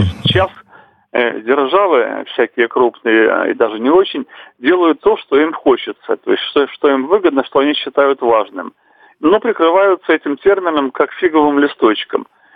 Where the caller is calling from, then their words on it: Saint Petersburg, Russia; Это Петербург